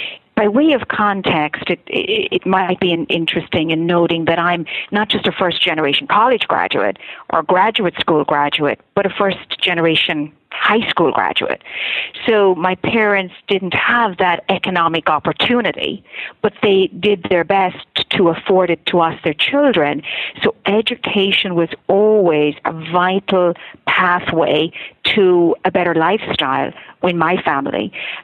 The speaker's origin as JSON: {"language": "English", "country": "Ireland", "moved": "as an adult", "lives_now": "New York, United States", "said": "Think that's less to do with my being Irish and more to do with the culture that is in New York"}